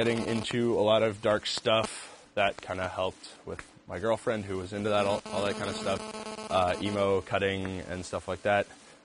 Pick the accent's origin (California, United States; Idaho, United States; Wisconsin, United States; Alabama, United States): Idaho, United States; I am adopted, I was from Idaho, my birth parents had me when they were 17-ish.